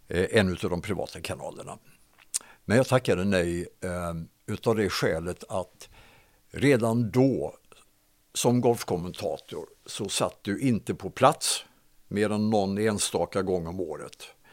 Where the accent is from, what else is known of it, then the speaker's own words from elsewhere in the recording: Hovslätt, Jönköping County, Sweden; Jag är ju uppväxt i Hovslätt, i Hovslätts idrottsklubb och Hovslätts BTK.